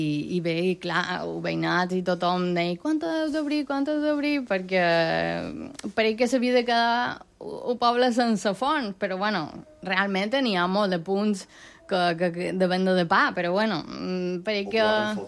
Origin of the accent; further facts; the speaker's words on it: León, Castile and León, Spain; now in Pollença, Spain; Jo no som pollencina, jo fa 26 anys que visc aquí a Pollença, jo som de León. Però bueno, ja estic adoptada, ja.